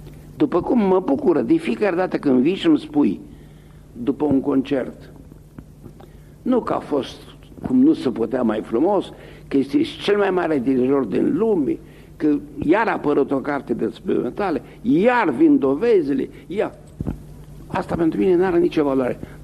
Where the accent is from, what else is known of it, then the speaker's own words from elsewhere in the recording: Romania; Eu am vrut să mă întorc în România, mânat de cele mai simple instincte. Să se regăsești vatra, să vezi de unde vii și să te bucuri că știi cărui pământ aparții.